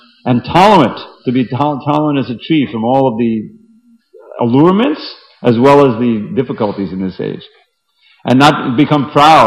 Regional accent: New York, United States; I grew up on Long Island, and every Sunday in the summer, my parents would take us to the beach.

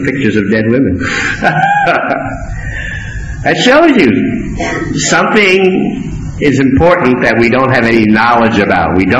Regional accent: New York, United States; I remember growing up in New York, man.

